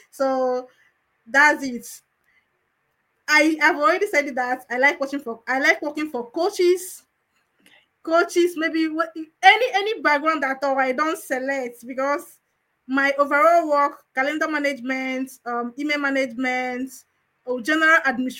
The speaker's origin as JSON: {"language": "English", "country": "Nigeria", "said": "because I don't know whether it's because I'm a Nigerian or what."}